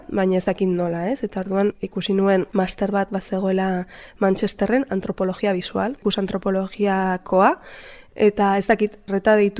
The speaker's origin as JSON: {"language": "Basque", "town": "Lakabe", "region": "Navarre", "country": "Spain", "tie": "born there", "said": "Ba, ni Lakaben jaio nintzen, Lakabe bada herri okupatu bat, Nafarroako ipar hegoaldean dagoena"}